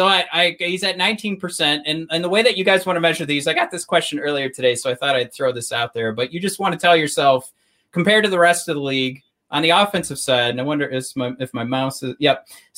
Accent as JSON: {"language": "English", "town": "Dearborn", "region": "Michigan", "country": "United States", "tie": "born or raised there", "said": "from our hometown adjacent, since we're from Dearborn."}